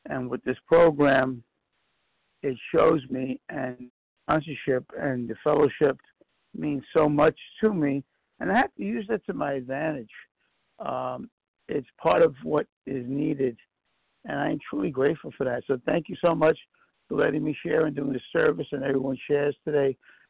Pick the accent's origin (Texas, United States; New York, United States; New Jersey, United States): New York, United States; I'm from New York.